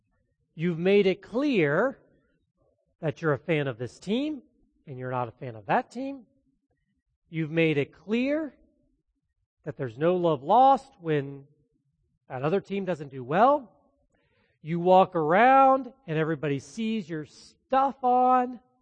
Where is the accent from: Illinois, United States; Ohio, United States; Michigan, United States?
Ohio, United States; Columbus; also born or lived in Virginia / Indiana; growing up in Columbus, you tend to be a fan of both Cleveland and Cincinnati teams.